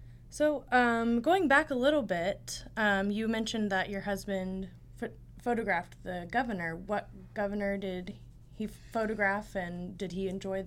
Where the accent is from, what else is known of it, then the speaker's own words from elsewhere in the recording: Frankfort, Kentucky, United States; because I grew up here in Frankfurt.